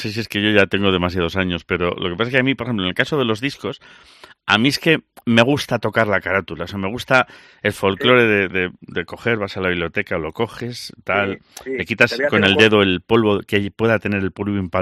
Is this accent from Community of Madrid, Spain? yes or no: no; Galicia, Spain; Y llega un momento en que lo oyes en Galicia, en mi tierra natal, es especialmente llamativo